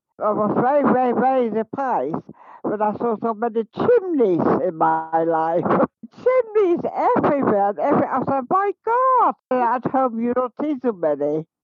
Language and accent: English; Germany; English is a second language; My hometown was made for England, for English family to live. Even I didn't speak the English, but it was all very good. I learned it with the children, from children, most of it.